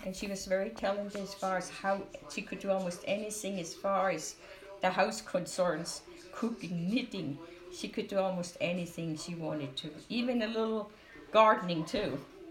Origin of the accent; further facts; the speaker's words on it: Heilbronn, Baden-Württemberg, Germany; English is a second language; I grew up in Germany, more west of, southwest of Germany, in Heilbronn. I was born in Heilbronn.